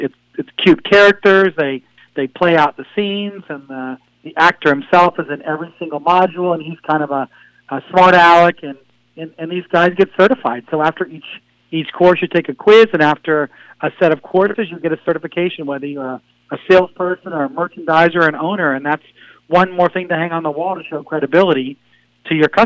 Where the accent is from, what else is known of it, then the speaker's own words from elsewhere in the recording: San Antonio, Texas, United States; I'm selfish because I grew up in San Antonio, and I was thinking that I wanted to go to San Antonio because it's a cool city and people would like it.